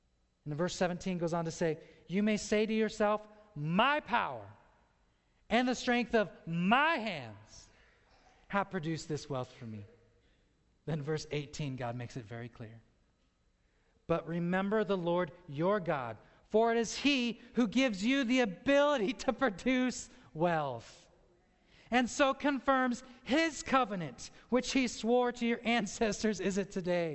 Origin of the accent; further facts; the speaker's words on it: Colorado, United States; not only am I preaching in Florida, but because I'm from Colorado.